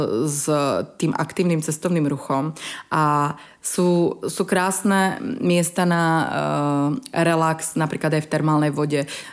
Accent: Banská Bystrica, Banská Bystrica Region, Slovakia; Tak ja som stredoslovák som z Banskej Bystrice a musím povedať, že tento kraj je mne najbližší.

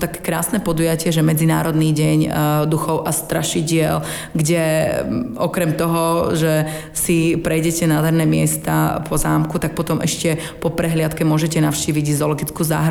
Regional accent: Banská Bystrica, Banská Bystrica Region, Slovakia; now in Czechia; ja pochádzam z Banskej Bystrice, tak úplne najčastejšie, keď ideme na Slovensko, ideme do Banskej Bystrice

